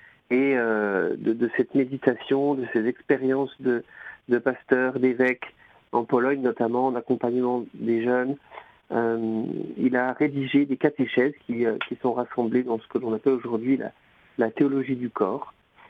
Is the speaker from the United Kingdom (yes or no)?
no; Pays de la Loire, France; je suis de Vendée.